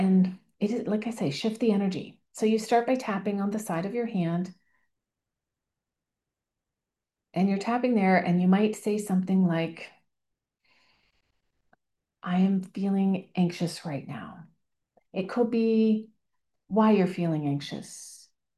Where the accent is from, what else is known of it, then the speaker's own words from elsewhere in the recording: Ontario, Canada; Yeah, I am from Ontario